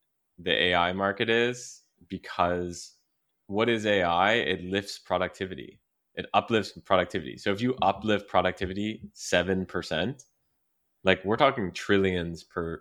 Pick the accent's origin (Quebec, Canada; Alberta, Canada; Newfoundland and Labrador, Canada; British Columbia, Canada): Quebec, Canada; Obviously, I speak English, but growing up in Quebec, like, you know, you speak English and French and you're in North America.